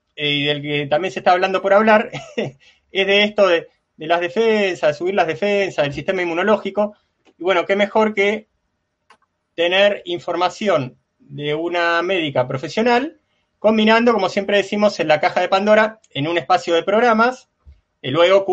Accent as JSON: {"language": "Spanish", "town": "Valencia", "region": "Valencian Community", "country": "Spain", "said": "en mi caso vengo de Valencia."}